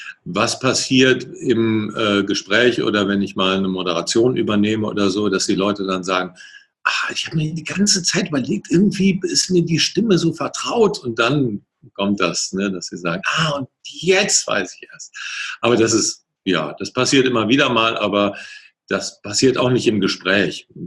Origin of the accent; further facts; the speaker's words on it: North Rhine-Westphalia, Germany; ich komme hier aus der Ecke, Köln und Umgebung, ich spreche Hochdeutsch.